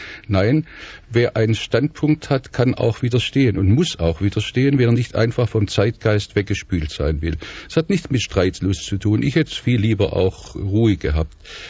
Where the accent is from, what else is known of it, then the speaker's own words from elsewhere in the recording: Stuttgart, Baden-Württemberg, Germany; Aber ich bin eigentlich kein Stuttgarter. Ich bin schon mit einem halben Jahr nach Stuttgart gekommen. Stuttgart hat mich geprägt, das evangelische Stuttgart.